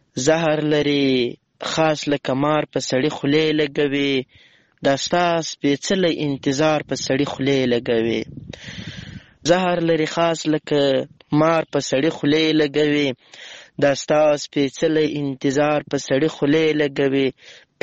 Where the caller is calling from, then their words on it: Lashkar Gah, Helmand, Afghanistan; accent: Helmandi; یو ځل بیا خوشاله يم چې در سره ګډونوالې … هم له هلمند مرکز لشکرګاه شاره پیغام درته پریږدم.